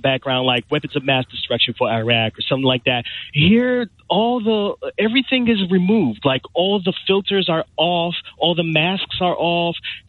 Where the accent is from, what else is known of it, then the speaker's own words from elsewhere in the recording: Philadelphia, Pennsylvania, United States; accent: Philadelphia; As you can hear from my accent, I'm from Philly, from Philadelphia, from the U.S.